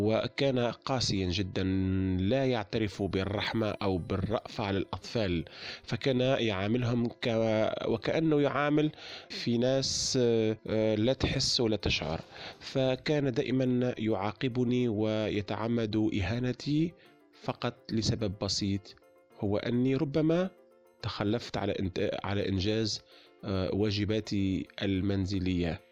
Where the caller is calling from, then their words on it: Tunisia; من تونس، حبيت نشارك في برنامج صارت معي